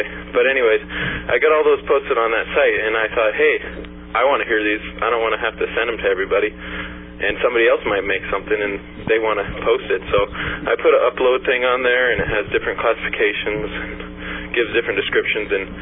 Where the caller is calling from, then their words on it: Atlanta, Georgia, United States; I'm calling from Atlanta, Georgia.